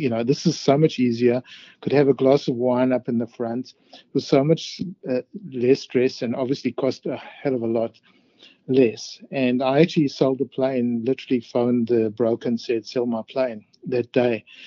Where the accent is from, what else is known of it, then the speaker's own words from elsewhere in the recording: South Africa; a friend of mine who I grew up with in South Africa